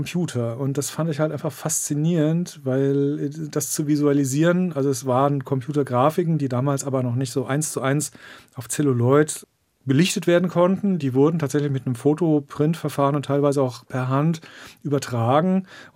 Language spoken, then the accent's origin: German; Frankfurt, Hesse, Germany; now in Berlin, Germany; Ich komme ja aus Frankfurt am Main und das ist halt eine sehr viel Business, sehr viel Finanz und Hektik.